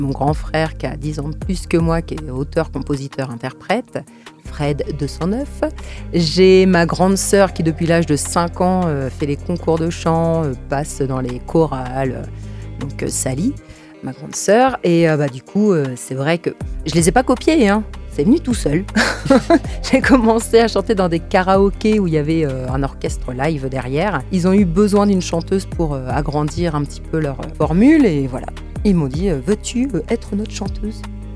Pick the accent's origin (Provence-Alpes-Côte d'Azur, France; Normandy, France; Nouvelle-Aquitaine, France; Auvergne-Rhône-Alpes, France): Normandy, France; Le Havre; moi je suis originaire du Havre, en Normandie.